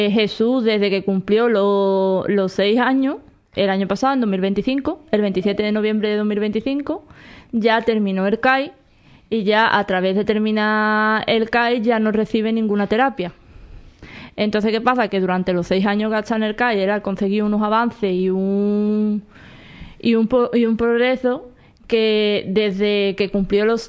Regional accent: El Cuervo, Andalusia, Spain; also born or lived in Lebrija; Yo soy del Cuervo. Mi madre es de aquí, de Lebrija.

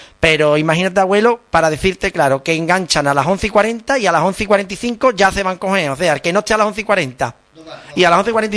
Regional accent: Burgos, Castile and León, Spain; now in Lebrija, Spain; voy a decir Burgos, venga, mi tierra, que nací allí.

